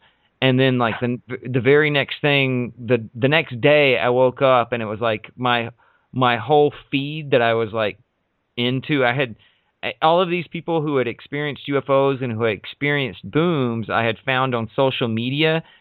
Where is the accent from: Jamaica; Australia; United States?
United States; Alabama; I grew up in Alabama. Tornadoes were, like, we had tornado drills all the time, so forth